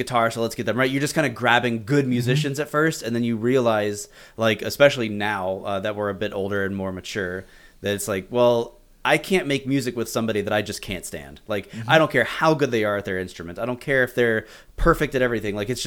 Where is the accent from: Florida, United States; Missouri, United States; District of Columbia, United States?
Florida, United States; now in Calgary, California, United States; originally I'm from Florida and I was in a few bands down there.